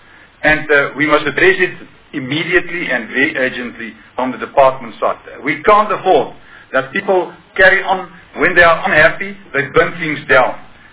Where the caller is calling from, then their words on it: North West, South Africa; I'm coming from the Northwest province.